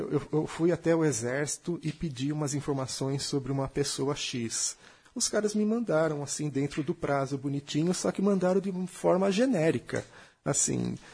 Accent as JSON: {"language": "Portuguese", "region": "São Paulo", "country": "Brazil", "said": "Como eu sou do ABC, eu participava muito dos movimentos operários lá"}